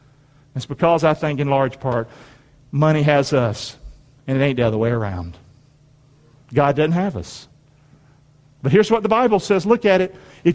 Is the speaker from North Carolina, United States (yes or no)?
yes; Rockingham, North Carolina, United States; I'm from Rockingham, for crying out loud. Rockingham, North Carolina.